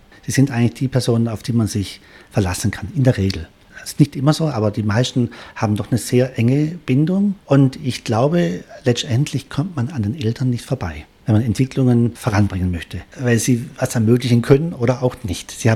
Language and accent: German; Reutlingen, Baden-Württemberg, Germany; Ja, ich komme ja ursprünglich da aus Reutlingen